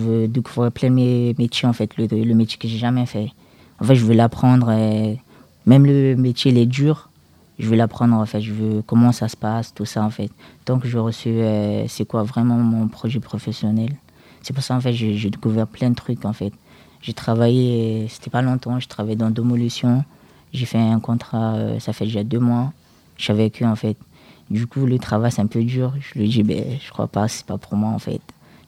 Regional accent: Madagascar; now in France; Je viens de Madagascar. Du coup, ça fait longtemps que je suis en France.

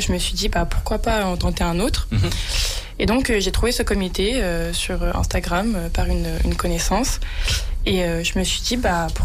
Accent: Auvergne-Rhône-Alpes, France; je viens d'un petit village en Isère, entre Vienne et Bourgoin. J'ai 18 ans et je suis en BUT technique de commercialisation à Villeurbanne, à l'IUT Lyon 1.

